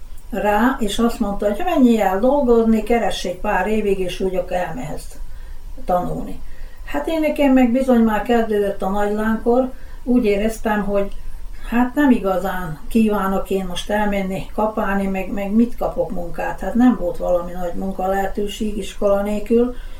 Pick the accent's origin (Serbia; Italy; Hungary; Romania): Serbia; Vojvodina; Hát az én gyerekkorom az Tornyos és Kevi közt egy szálláson, vagyis hát egy olyan kisebb utca volt.